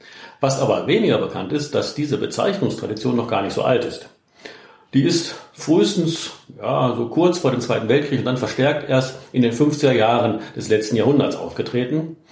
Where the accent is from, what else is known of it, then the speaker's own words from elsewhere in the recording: Rheinhausen, North Rhine-Westphalia, Germany; Bei mir ist, wie man in meiner Heimat in Rheinhausen so schön sagt, Schicht im Schacht.